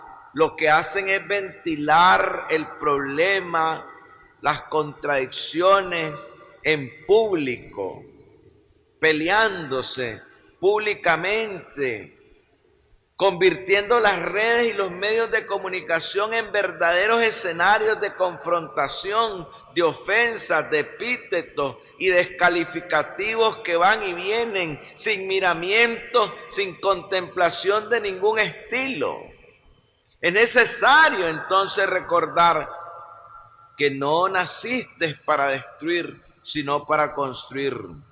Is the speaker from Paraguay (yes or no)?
no; Nicaragua; los que resolvemos los problemas de los nicaragüenses somos los nicaragüenses